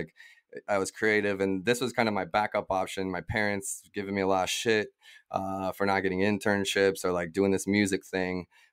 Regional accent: Canada; born there; I was born in Canada. Maybe I didn't grow up there

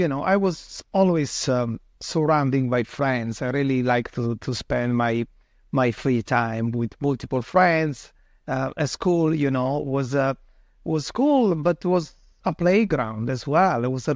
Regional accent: Milan, Lombardy, Italy; English is a second language; now in United States; Yeah, maybe you will understand soon from my accent. I'm from Italy, where I was born and grown up and did my studies, and I studied my professional career. Yeah, I'm from Milan, so north of Italy, and that's where I'm from.

